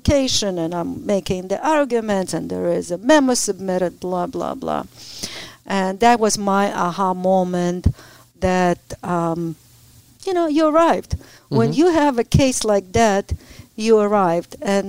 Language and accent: English; Ukraine; English is a second language; moved away as an adult; I came from Ukraine, didn't speak a word of English.